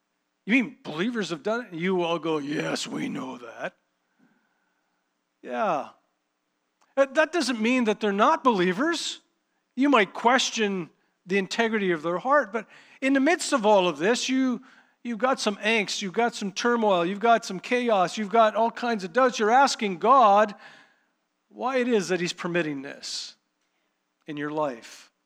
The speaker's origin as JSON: {"language": "English", "town": "Dauphin", "region": "Manitoba", "country": "Canada", "said": "I'm from Dauphin"}